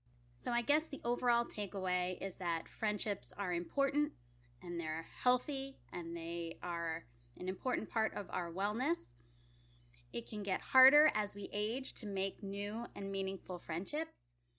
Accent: Massachusetts, United States; And where I grew up in Massachusetts, it was the kind of place where you could strike up a conversation with a stranger in the grocery store

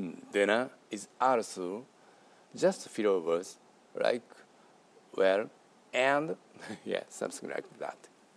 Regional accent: Osaka, Japan; born there; accent: Osaka; first language Japanese; English is a second language; I was born in Osaka, so I'm a native Osaka speaker. And I've been studying English for 1 year, just 1 year.

